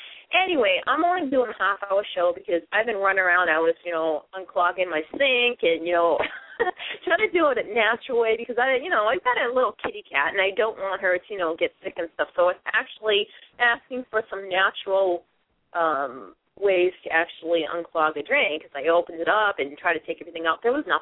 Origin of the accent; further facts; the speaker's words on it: Boston, Massachusetts, United States; accent: Boston; Maybe it's my Boston accent. It's not a put-on. It's an authentic Boston accent.